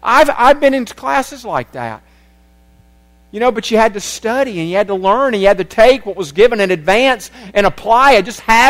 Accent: United States; Yes, I'm an American, and yes, I'm free

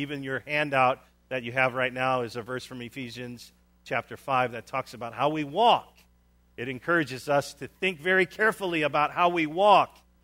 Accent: Chicago, Illinois, United States; now in Dubuque, United States; You see, I grew up in Chicago, Wrigley Field, Chicago Cubs.

